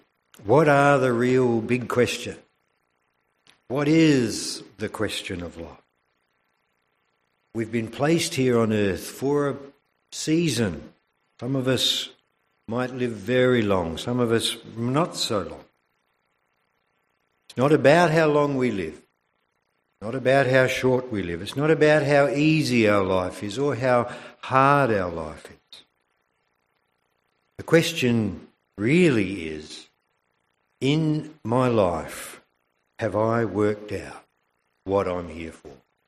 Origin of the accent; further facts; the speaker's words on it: South Australia, Australia; that I come from South Australia